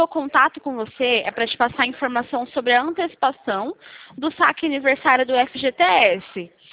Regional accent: Presidente Prudente, São Paulo, Brazil; Sou daqui de Presidente Prudente

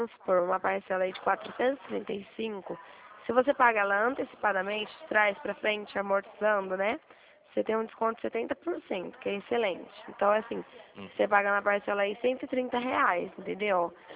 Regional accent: Dracena, São Paulo, Brazil; Eu sou de Dracena. aqui perto.

